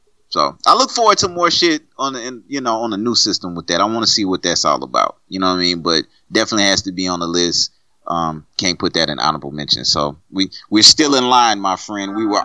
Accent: Louisiana, United States; Yeah, you know, I'm from Louisiana, though. 337 all day

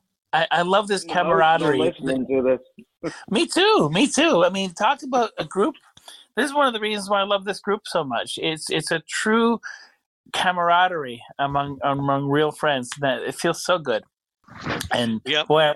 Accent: Montreal, Quebec, Canada; growing up in Montreal

